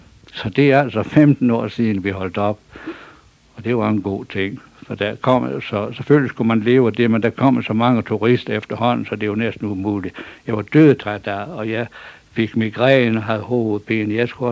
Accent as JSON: {"language": "Danish", "town": "Hurup", "region": "North Denmark Region", "country": "Denmark", "said": "Jeg stammer her fra Hurup, fra Refs. Og så … dengang. Vi boede i Roskilde."}